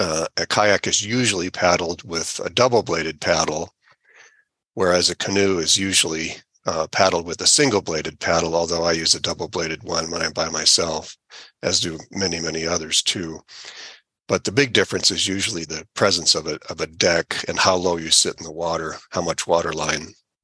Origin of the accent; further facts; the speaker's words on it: Iowa, United States; He's from Illinois and I was from Iowa, and we grew up in canoes.